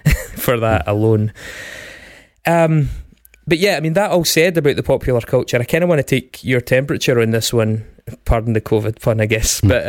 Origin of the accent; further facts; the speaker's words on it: United Kingdom; we take them for granted because we're British.